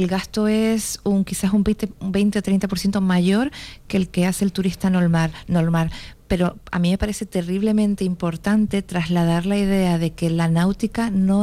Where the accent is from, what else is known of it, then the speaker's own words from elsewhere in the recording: Canary Islands, Spain; soy canaria